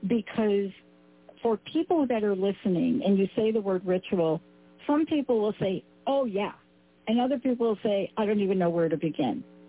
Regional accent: New York City, New York, United States; even growing up in the Bronx?

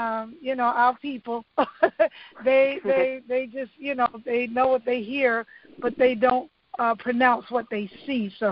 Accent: Queens, New York, United States; Yep, I'm from Queens, New York. Corona, Queens, yep.

